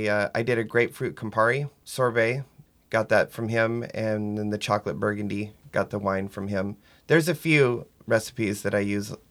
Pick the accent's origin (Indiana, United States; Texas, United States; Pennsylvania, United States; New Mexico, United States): New Mexico, United States; moved away; We're originally from New Mexico. We moved up here probably 10 years ago.